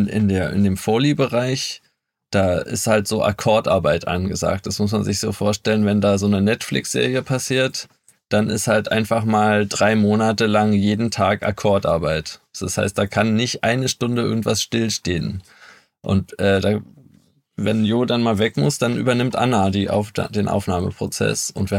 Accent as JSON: {"language": "German", "region": "Berlin", "country": "Germany", "said": "Und ich als Berliner vermisse sie schmerzlich und habe sie hier wiedergefunden."}